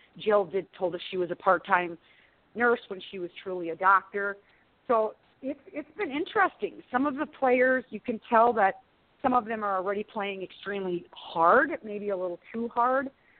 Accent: South Dakota, United States; I just think that they thought I was some hick from South Dakota. You know, like, oh, my gosh, small-town gal from South Dakota, what?

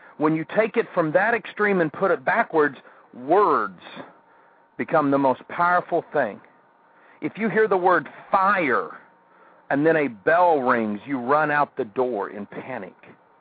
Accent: Kansas City, United States; You know, when I was growing up in Kansas City, we had a place called 12th Street.

